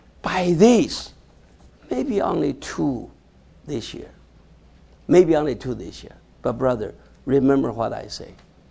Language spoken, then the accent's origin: English; Yantai, Shandong, China; I just wish I could go back to my hometown, Qifu, that Yantai, huh? Go back hometown and walk on that street.